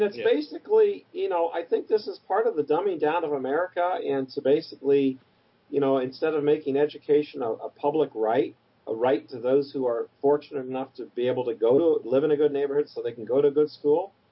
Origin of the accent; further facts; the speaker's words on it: Los Angeles, California, United States; Okay. Well … from L.A.